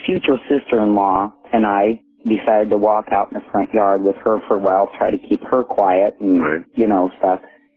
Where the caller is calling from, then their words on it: Omaha, Nebraska, United States; I'm calling from Omaha, Nebraska.